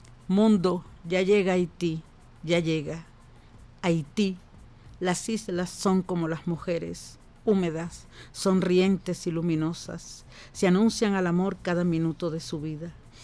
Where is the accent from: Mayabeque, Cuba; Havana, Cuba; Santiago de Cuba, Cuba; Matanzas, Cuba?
Havana, Cuba; born there; yo nací en la ciudad de La Habana, en el Hospital Maternidad de Línea, en El Vedado.